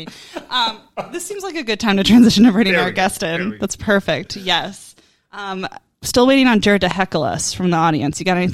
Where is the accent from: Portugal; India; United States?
United States; Midwest; which as a Midwesterner have never really understood beach culture